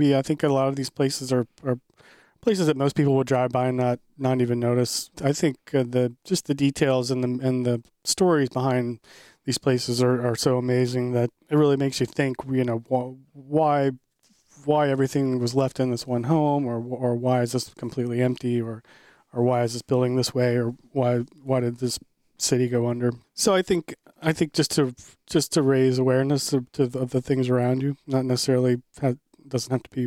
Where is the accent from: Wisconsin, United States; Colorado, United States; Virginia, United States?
Virginia, United States; Richmond; I mean, I'm from Richmond, which is a capital of Virginia. It's a fairly decent sized city